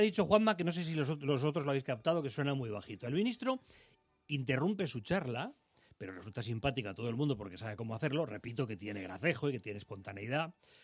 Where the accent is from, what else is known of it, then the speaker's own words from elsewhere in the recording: Madrid, Community of Madrid, Spain; Soy el único madrileño que ha pisado un excremento de perro pequeñito